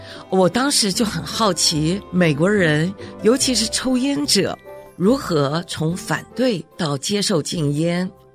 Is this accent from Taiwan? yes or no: yes; Taiwan; now in United States; 90年代我从台湾移民到了美国，在这里可以看到许多文化习俗存在着很多的差异性